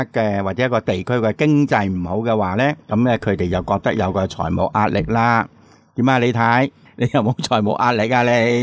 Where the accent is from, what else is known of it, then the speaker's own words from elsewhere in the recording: Hong Kong; 美国人同我哋香港人啦，唔好讲其他人，有咩嘅分别咧？咁样，我哋香港人会储钱嘅